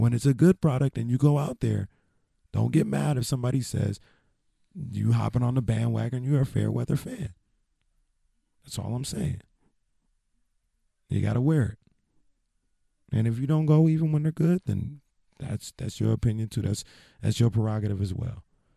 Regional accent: Sacramento, California, United States; I'm not from the Bay Area. I'm from Sacramento.

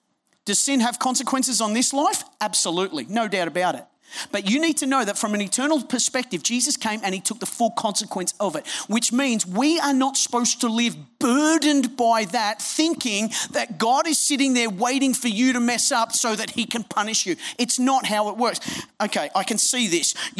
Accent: India; born there; English is a second language; I was born in India, as Linnaeus said, so English is the second language of my country of birth

